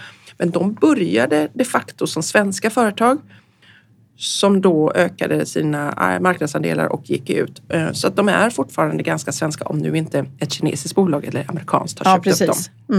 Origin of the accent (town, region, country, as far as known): Gothenburg, Västra Götaland County, Sweden; born or raised there